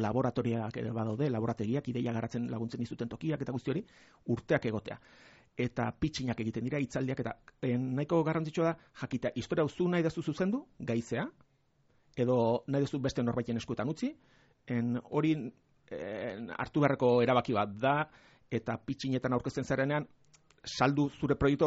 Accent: Basque Country, Spain; born there; ni neroni jaiotzez gipuzkoarra naiz

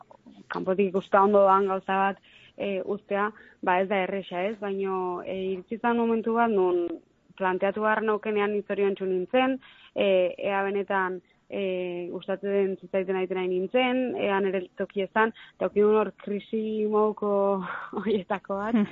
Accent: Lazkao, Basque Country, Spain; Gogoan dauket gurasok apuntatu nindutela nire herriko Lazkaoko

